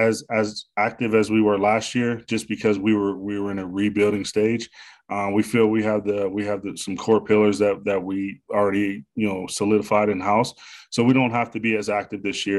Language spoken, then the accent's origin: English; Pittsburgh, Pennsylvania, United States; I'm from the Pittsburgh area.